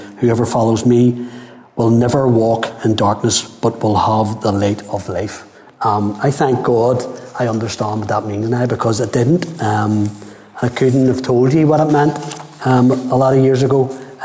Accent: Belfast, Northern Ireland, United Kingdom; But I was born in East Belfast in 1961, and quickly moved to Highfield, which had been up the top of the Shankill.

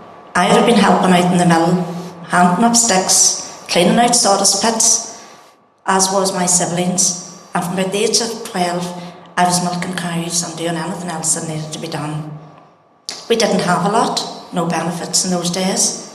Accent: Northern Ireland, United Kingdom; born there; I was born in County Tyrone.

